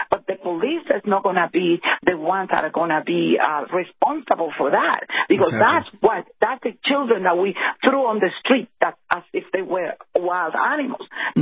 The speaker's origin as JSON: {"language": "English", "country": "Dominican Republic", "moved": "as an adult", "said": "even though I came from the Dominican Republic with a law degree already, but I know that I have to start from the beginning. Because I come from a country and I have to adapt to that other country that we learn to love."}